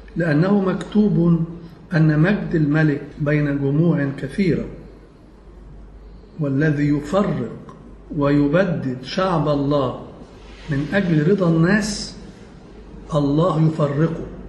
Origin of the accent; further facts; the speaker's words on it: Egypt; عندنا في مصر